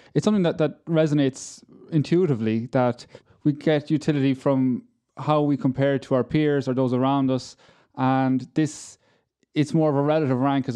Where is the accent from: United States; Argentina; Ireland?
Ireland; I remember as an Irish person in New York, there was the one rainy day